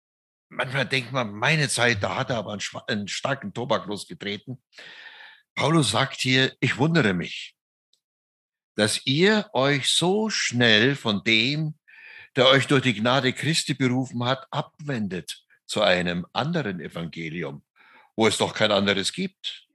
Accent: Oberammergau, Bavaria, Germany; geboren und aufgewachsen in Oberammergau, wohne im Schwarzwald, bin mit 17 zum Glauben gekommen

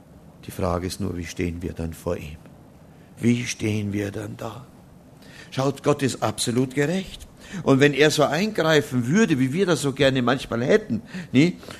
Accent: Oberammergau, Bavaria, Germany; ich komme nun aus dem Herrgottschnitzer Dorf Oberammergau, wie man das so sagt.

